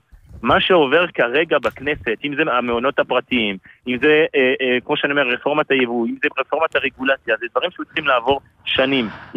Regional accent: France; Hebrew is a second language; now in Israel; אני בא מצרפת, כפי שאתה שומע.

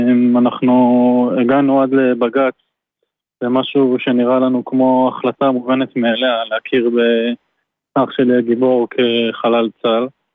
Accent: Kfar Aza, Southern District, Israel; אנחנו מקיבוץ כפר עזה. הקיבוץ שלי

